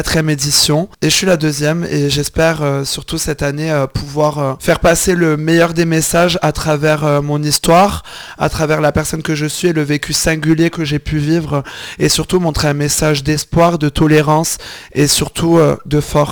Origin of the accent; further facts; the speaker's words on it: Montpellier, Occitanie, France; j'ai 26 ans, je suis originaire de Montpellier.